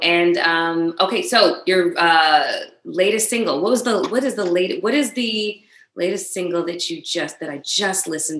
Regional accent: Canada; now in United States; I say I'm Canadian. Good. That's where I leave it. I'm like, I can't vote even if I wanted to. I'm Canadian.

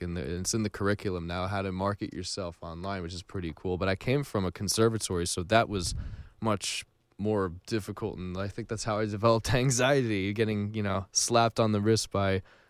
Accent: New Jersey, United States; I'm from New Jersey, so I'm trying not to curse.

